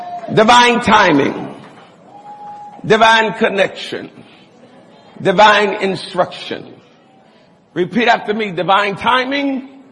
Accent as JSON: {"language": "English", "town": "Chicago", "region": "Illinois", "country": "United States", "said": "So, I'm from Chicago. I'm from the hood. I'm from poverty."}